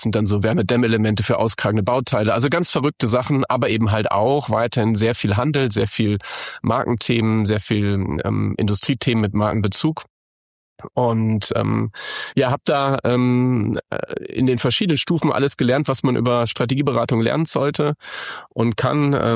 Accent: Haselünne, Lower Saxony, Germany; Ich komme aus Haselünne

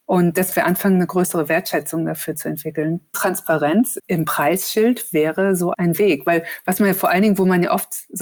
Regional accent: Hesse, Germany; ich bin auf dem Dorf aufgewachsen in Nordhessen in der Nähe von Kassel

